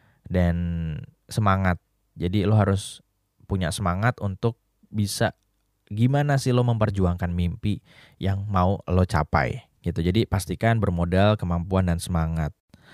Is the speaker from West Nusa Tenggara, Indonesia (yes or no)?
no; Surakarta, Central Java, Indonesia; now in Jakarta, Indonesia; kayak gue nih dari Solo ke Jakarta pengen mengejar karir gitu kan